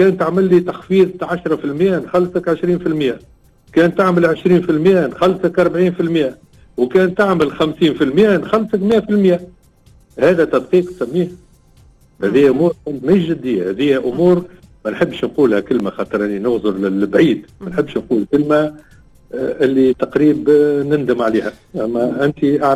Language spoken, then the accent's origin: Arabic; Tunisia; انا تونسي نشوفه مع وزارة الصحة ونحلوه الموضوع هذا